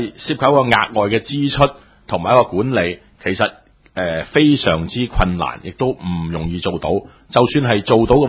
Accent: Hong Kong; 咁我相信我哋香港人嘅胸襟就好廣闊嘅。

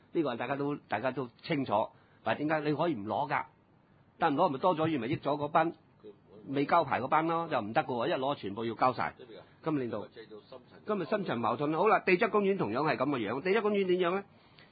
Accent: Hong Kong; 過往我哋香港人係支持國內，估唔到國內而家咧為即係規整翻我哋香港嘅移民

